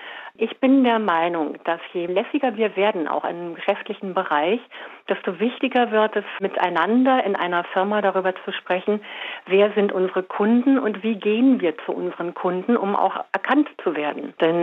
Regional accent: Berlin, Germany; also born or lived in Switzerland; Ich bin ja selber auch in Berlin groß geworden, habe aber auch lange Jahre, 13 Jahre meines Lebens habe ich in der Schweiz gelebt, wo es nochmal ganz anders ist, wo auch die Kommunikation anders ist. Und jetzt bin ich halt im Rhein-Main-Gebiet.

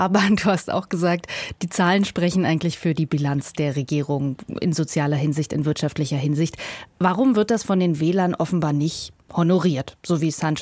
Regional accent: Berlin, Germany

